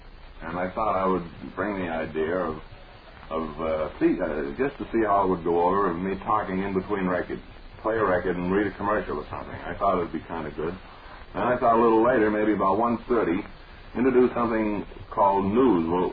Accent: Lowell, Massachusetts, United States; Well, I was born and brought up in Lowell, and of course Chelmsford is a suburb

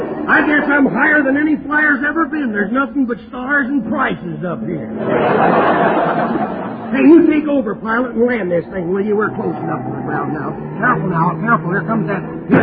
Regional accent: Texas, United States; born there; Well, I was born in Texas.

